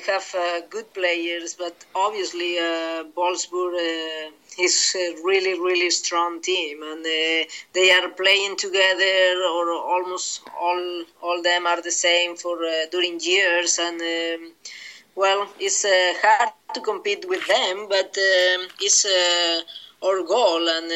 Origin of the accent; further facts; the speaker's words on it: Spain; English is a second language; I grew up in Spain